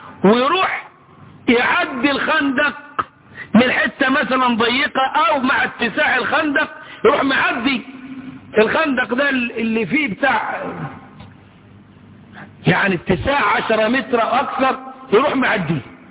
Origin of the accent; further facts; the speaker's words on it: Upper Egypt, Egypt; عندنا في الصعيد